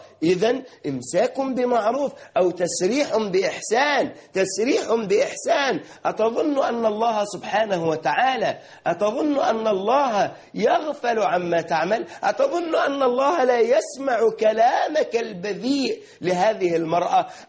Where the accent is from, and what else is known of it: Egypt